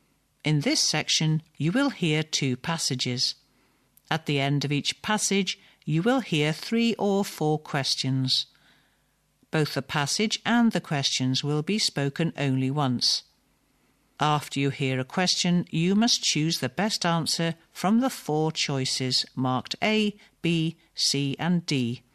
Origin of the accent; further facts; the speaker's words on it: New Zealand; now in Tokyo, Japan; Growing up in New Zealand, everything was always calm and slow. People enjoyed the tranquility of a slower pace of life. But after I moved to Tokyo and lived there for a number of years